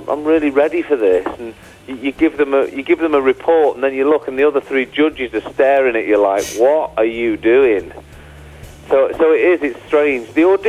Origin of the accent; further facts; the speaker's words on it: England, United Kingdom; They come over here and they do performances, and we always kind of look up to them as English artists, saying, wow, they've got a great work ethic.